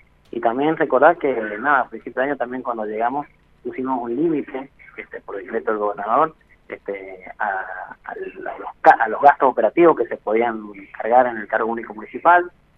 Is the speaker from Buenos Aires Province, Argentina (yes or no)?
no; San Juan, Argentina; somos ciudadanos sanjuaninos, de los problemas que hay en energía